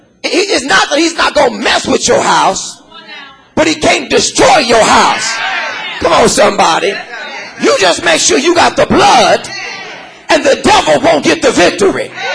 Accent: Los Angeles, California, United States; this new denomination that is about to spring up in Los Angeles, my hometown, California.

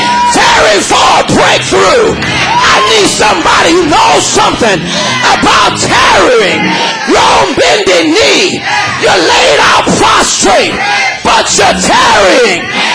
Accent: Los Angeles, California, United States; this new denomination that is about to spring up in Los Angeles, my hometown, California.

